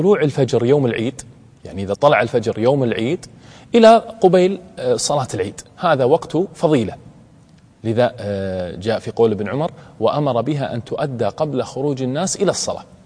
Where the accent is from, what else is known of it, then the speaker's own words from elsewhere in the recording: Kuwait; عندنا في الكويت